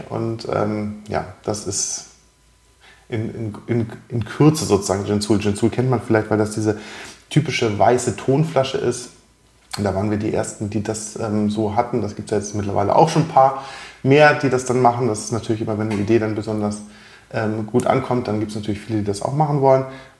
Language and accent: German; Hamburg, Germany; Ich bin in Hamburg geboren und auch immer hier geblieben.